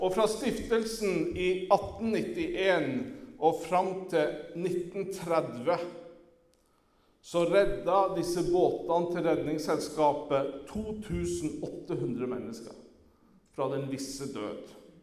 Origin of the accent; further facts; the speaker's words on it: Sommarøya, Troms, Norway; Når jeg var liten gutt på Sommarøya, da var Sommarøya er stedet der jeg kommer fra. Nå må jeg ikke oppføre meg som alle vet hvor dette er, for det er jo ikke akkurat verdens navle. Sommarøya er et lite fiskevær utenfor Tromsø, cirka en times kjøring